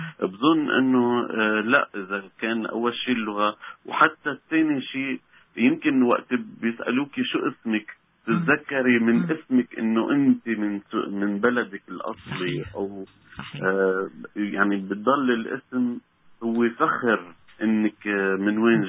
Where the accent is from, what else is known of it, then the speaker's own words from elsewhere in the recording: Syria; now in Canada; وأنا من فترة قليلة حصلت على الجنسية الكندية، فخور إني سوري وفخور إني كندي بنفس الوقت.